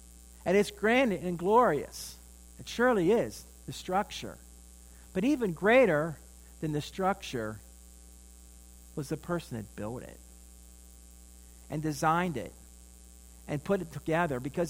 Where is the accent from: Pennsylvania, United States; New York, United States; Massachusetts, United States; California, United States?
Pennsylvania, United States; Where I grew up in my hometown is this home, known as one of the greatest masterpiece of the work of Frank Lloyd Wright. Falling Water.